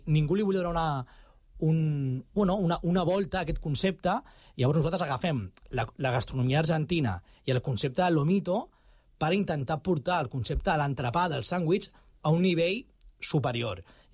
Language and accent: Catalan; Barcelona, Catalonia, Spain; Evidentment som de Barcelona nosaltres, vivim a Barcelona